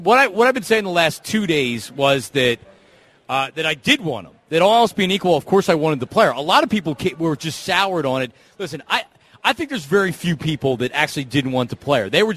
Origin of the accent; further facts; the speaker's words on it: Philadelphia, Pennsylvania, United States; But we're also from Philadelphia.